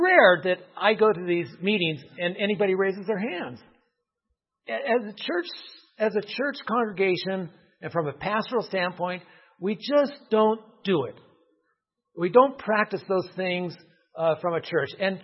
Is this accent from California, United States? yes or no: yes; California, United States; Actually, I'm from California, and growing up, we used to have earthquake drills